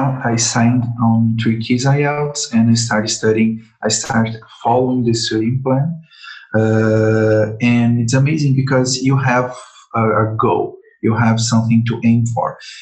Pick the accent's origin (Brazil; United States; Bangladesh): Brazil; English is a second language; I'm 37 from Brazil. I'm married and planning my move to Canada this exact moment.